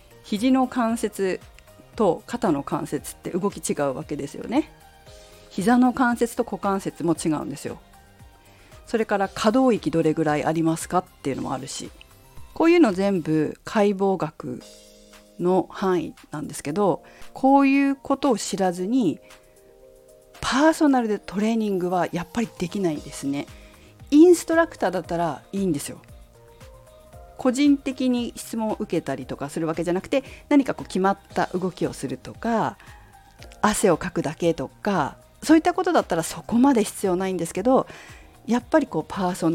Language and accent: Japanese; Fukushima, Japan; 私ね福島市出身、福島県福島市出身なんですけど、イントネーションないんですよあんまり。